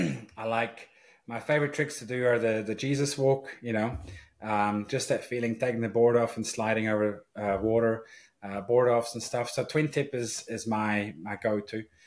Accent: Switzerland; now in New Zealand; my dad's from New Zealand. He's Kiwi, although he lives in New Zealand. He lives in Switzerland. I grew up in Switzerland. So I always had the passport.

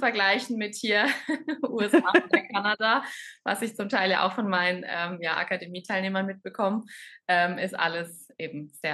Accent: Baden-Württemberg, Germany; now in Cyprus; Ich komme aus Deutschland, aus der Ecke also bei Karlsruhe. Und bin jetzt seit gut einem Jahr auf Zypern. Also bin letztes Jahr hier Ende Juni angekommen. Bin mit meinem Hund oder also meiner Hündin alleine ausgewandert, alleine auf die Insel.

